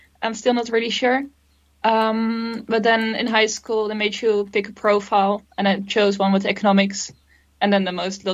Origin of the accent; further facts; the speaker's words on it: Noordwijkerhout, South Holland, Netherlands; English is a second language; I grew up in a little town in the Netherlands. It's called Noordwijkerhout. It's pretty close to Amsterdam.